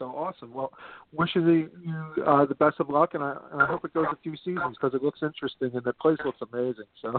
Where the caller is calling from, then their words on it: Philadelphia, Pennsylvania, United States; calling from Philadelphia.